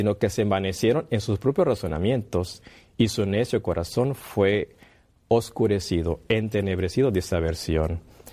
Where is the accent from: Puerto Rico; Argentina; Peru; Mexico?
Mexico; northern Mexico; Yo vengo de México, el norte del país.